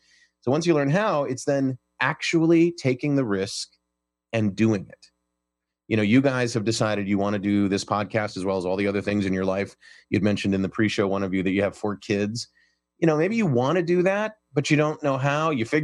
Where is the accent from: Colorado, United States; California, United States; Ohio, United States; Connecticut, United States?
Ohio, United States; Cleveland; And I say gumption because I was raised in Cleveland, Ohio.